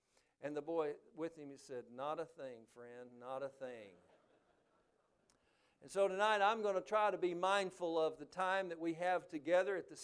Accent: Texas, United States; the little church that I grew up in West Texas?

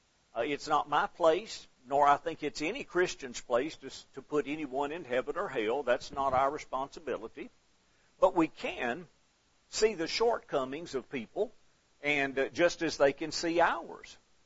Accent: Alabama, United States; But we are glad to be here. We're from North Alabama.

